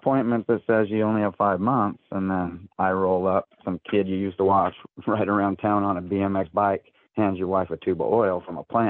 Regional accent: Washington, United States; 10 or 15 miles from my hometown is Nacelle, Washington, and it's even smaller than Owako.

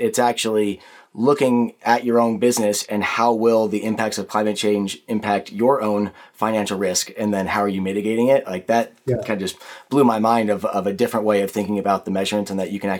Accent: Boulder, Colorado, United States; born there; also born or lived in Austin, United States / San Francisco, United States; I was born in Boulder, Colorado. I went to school in Austin, keep Austin weird, and that was in San Francisco.

